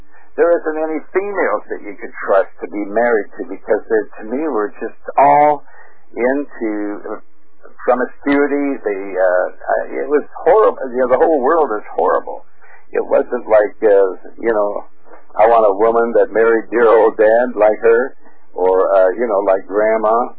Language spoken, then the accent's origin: English; Montana, United States; I'm from Montana